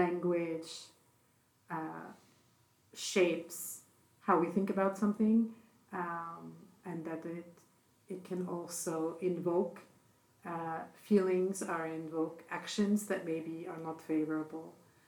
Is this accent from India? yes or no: yes; Mumbai, Maharashtra, India; moved away as an adult; now in Switzerland; I'm from Mumbai, India, but I moved to Europe as a climate scientist at the University of Bern in Switzerland